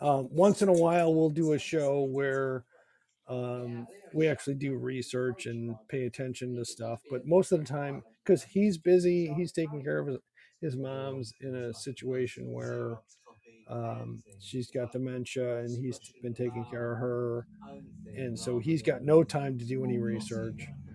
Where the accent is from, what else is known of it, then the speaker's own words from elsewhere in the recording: Detroit, Michigan, United States; And like I said, my buddy and I do a show. We're from Detroit.